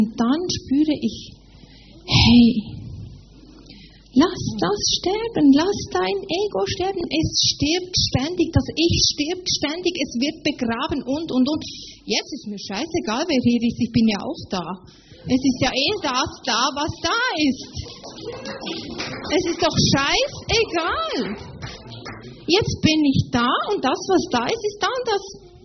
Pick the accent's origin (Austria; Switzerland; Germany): Switzerland; Ich komme aus der Schweiz.